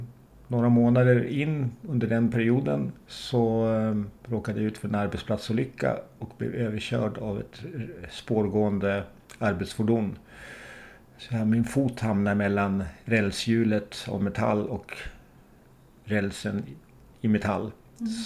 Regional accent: Västerås, Västmanland County, Sweden; Ja, jag är från Västerås och jag hamnade i tidig ålder lite snett.

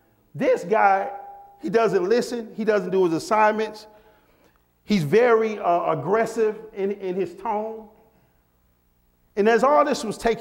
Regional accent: Rochester, New York, United States; A little bit about myself. I grew up in Rochester, New York.

